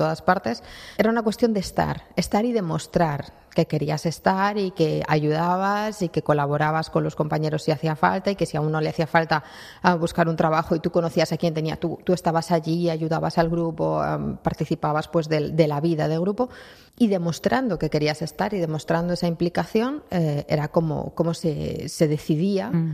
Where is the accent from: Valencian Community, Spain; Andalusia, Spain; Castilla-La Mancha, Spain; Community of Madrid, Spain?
Community of Madrid, Spain; Madrid; Soy madrileña, sí. Por eso aprovecho y pido disculpas por la entrevista en castellano, entiendo, pero no soy capaz de hablar catalá todavía.